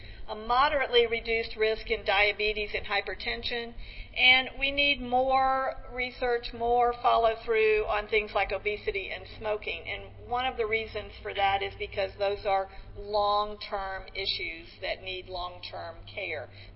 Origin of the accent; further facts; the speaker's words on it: Atlanta, Georgia, United States; I'm from Atlanta, and people referred to going to Grady Hospital as going to the Grady's, like it was somebody's house.